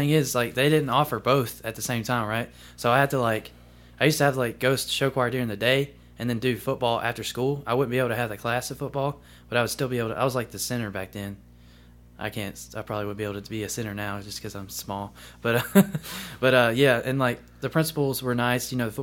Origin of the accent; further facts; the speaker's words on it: Columbus, Mississippi, United States; also born or lived in Greenville, Mississippi; I'm from originally from Greenville, Mississippi, but I moved to Columbus when I was about three. So I kind of grew up in Columbus, Mississippi.